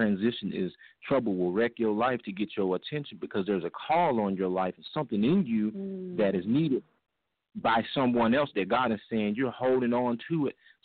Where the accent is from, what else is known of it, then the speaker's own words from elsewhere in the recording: Kentucky, United States; I'm originally from Kentucky.